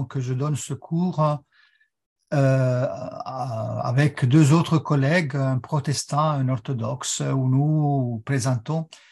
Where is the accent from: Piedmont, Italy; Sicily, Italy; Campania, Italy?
Piedmont, Italy; Turin; French is a second language; now in France; l'accent que vous entendez sûrement, je suis italien d'origine. Donc, ma région d'origine, c'est le Piémont. Je suis né à Turin. Et donc, je suis arrivé en France pour rentrer au monastère.